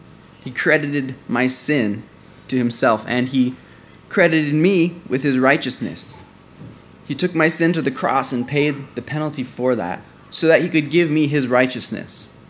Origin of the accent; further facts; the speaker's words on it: Jackson, Michigan, United States; born there; But I was born in Jackson, Michigan. My parents were at a training facility there, training to be missionaries.